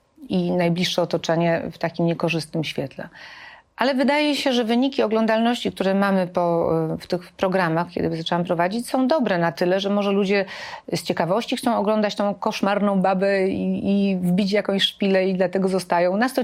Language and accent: Polish; Silesian Voivodeship, Poland; bo ja jestem ze Śląska, a na Śląsku kobiety są właśnie bardzo praktyczne